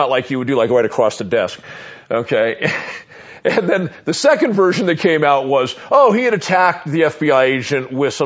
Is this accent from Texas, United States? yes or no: no; Boston, Massachusetts, United States; especially like I'm from Boston, and in downtown Boston.